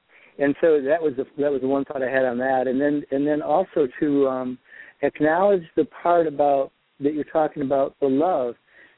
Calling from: Lansing, Michigan, United States; Lansing, Michigan.

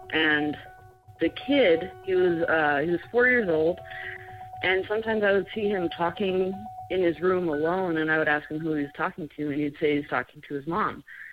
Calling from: New Mexico, United States; I'm from New Mexico.

